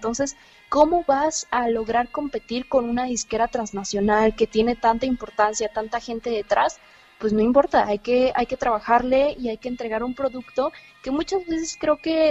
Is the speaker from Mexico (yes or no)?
yes; Cuernavaca, Morelos, Mexico; Sí, soy de Cuernavaca.